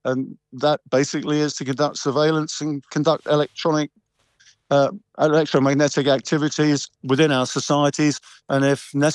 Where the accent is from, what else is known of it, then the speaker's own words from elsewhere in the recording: Wales, United Kingdom; I'm Welsh.